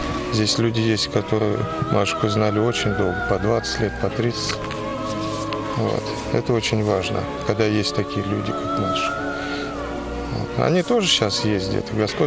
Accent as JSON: {"language": "Russian", "town": "Krasnodar", "region": "Krasnodar Krai", "country": "Russia", "also_born_or_lived": "Central Russia", "said": "Я так с Краснодара, а жил в Центральной России."}